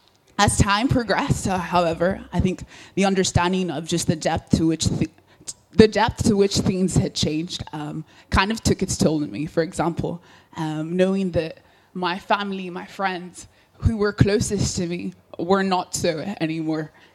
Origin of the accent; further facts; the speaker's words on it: Coleraine, Northern Ireland, United Kingdom; also born or lived in Nigeria; So my family and I, we moved from Nigeria about 12 years ago. We moved to Coleraine. So I've grown up in Coleraine. I grew up in Port Sturt, went to Port Sturt Primary School, and then went to Loretta College